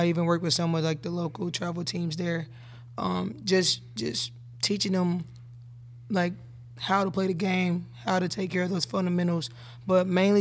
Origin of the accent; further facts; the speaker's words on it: Steele, Missouri, United States; So I'm originally from Steel, Missouri, in the Boot Hill.